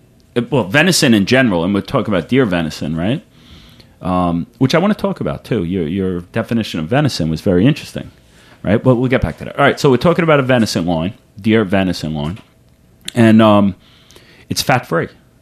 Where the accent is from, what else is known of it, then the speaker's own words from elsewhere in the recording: United States; I'm an American, but whatever